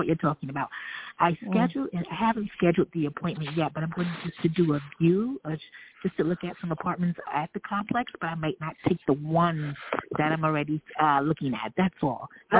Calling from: New York City, New York, United States; I'm calling from New York City.

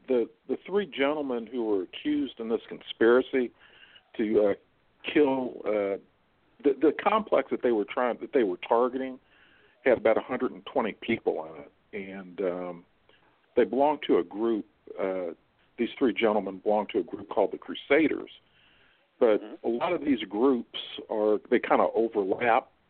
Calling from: Missouri, United States; Hi, I'm calling from Missouri.

